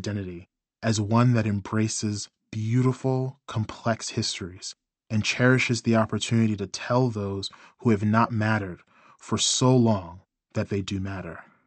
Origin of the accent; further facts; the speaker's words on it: Tulsa, Oklahoma, United States; In my hometown of Tulsa, the massacre of Black Wall Street has been remembered.